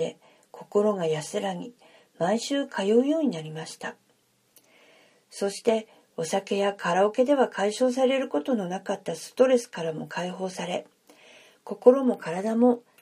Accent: Hokkaido, Japan; now in Tokyo, Japan; 十数年前に生まれ育った北海道から東京に移り

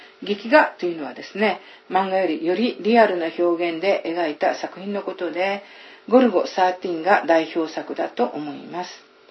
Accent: Seto, Aichi, Japan; 私は将棋で有名な藤井聡太四段の住んでいる愛知県瀬戸市出身です。

